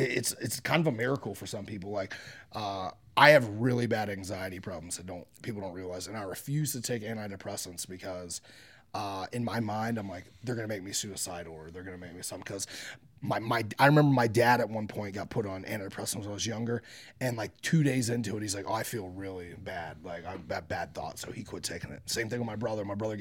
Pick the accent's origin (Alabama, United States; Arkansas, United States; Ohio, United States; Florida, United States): Ohio, United States; just where I grew up in Ohio, there was an epidemic of pills, like, just everywhere.